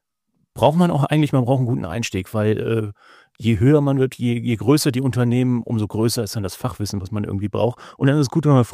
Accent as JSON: {"language": "German", "region": "Lower Saxony", "country": "Germany", "said": "Also ich komme ja selbst aus dem Landkreis Celle."}